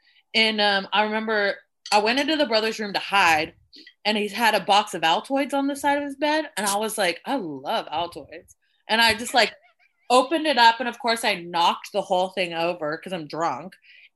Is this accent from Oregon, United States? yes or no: yes; Portland, Oregon, United States; so I grew up in Portland, and Portland's such a weird place.